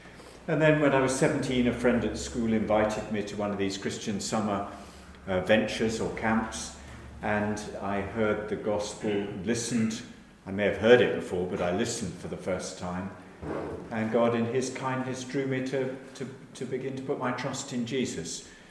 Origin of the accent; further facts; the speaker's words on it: London, United Kingdom; I'd never lived in a village. I was brought up in London. I'd always lived in cities all my life.